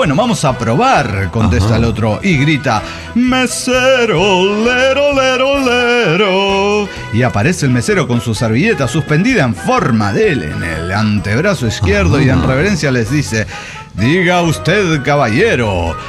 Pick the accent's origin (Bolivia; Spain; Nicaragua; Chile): Bolivia; Tarija; Soy el Rosonero de Guadalquivir, Tarija